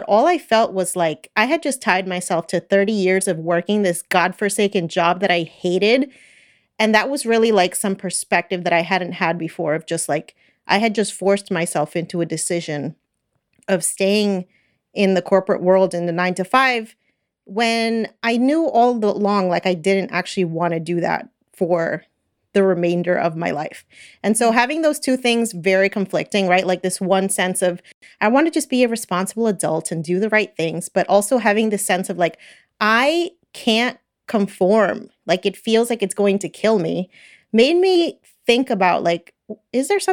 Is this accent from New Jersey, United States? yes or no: yes; New Jersey, United States; I was born and raised in New Jersey, never actually felt like that was the place for me.